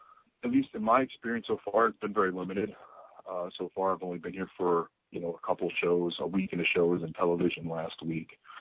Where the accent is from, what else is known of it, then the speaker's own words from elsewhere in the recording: Chicago, Illinois, United States; get my ass to Chicago, back to Chicago, which is my hometown